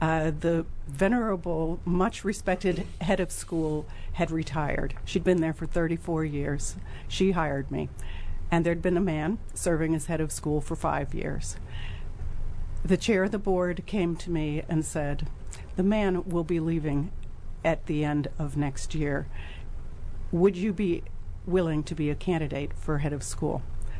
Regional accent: Midwest, United States; I didn't get that growing up in the Midwest, where everybody was pretty much the same in my high school.

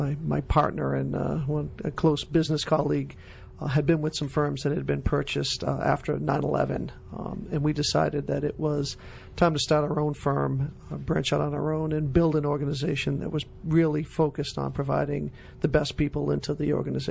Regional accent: Boston, Massachusetts, United States; I didn't really have an appreciation for the difference between growing up in Boston and going to college in Charleston, South Carolina.

